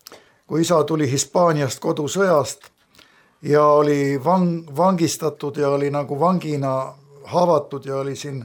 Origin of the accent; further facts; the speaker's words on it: Tallinn, Harju County, Estonia; born there; Ja mina sündisin Tallinnas, võiks öelda, noh, ja ema poolt siis kristlaste perekonnas, usklikus perekonnas.